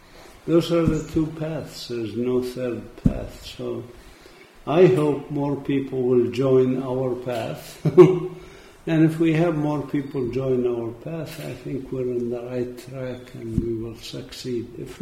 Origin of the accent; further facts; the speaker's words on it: Bethlehem, West Bank, Palestine; In Palestine, I'm from Bethlehem area in Palestine, that's where Jesus was born.